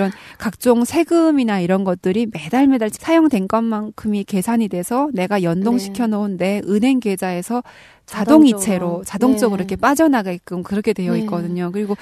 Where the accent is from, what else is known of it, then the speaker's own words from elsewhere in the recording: North Korea; now in South Korea; 이렇게, 와, 내가 이제 한국 사람이 다 됐구나. 그런 생각이잖아요. 왜냐면 북한에서 정전은 너무 일상이었는데.